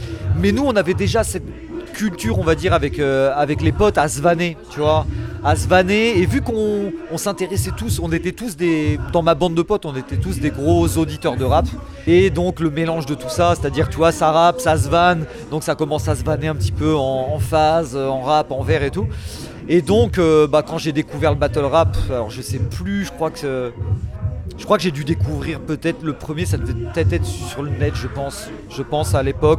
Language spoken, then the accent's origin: French; Angoulême, Nouvelle-Aquitaine, France; Il disait Angoulême, vu que je venais d'Angoulême.